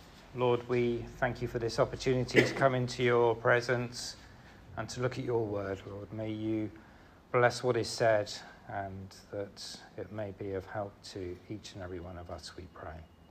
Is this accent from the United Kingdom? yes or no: yes; Romsey, South East England, United Kingdom; So when I was a young boy growing up in Romsey Elam Pentecostal Church, and I think that explains quite a lot, doesn't it?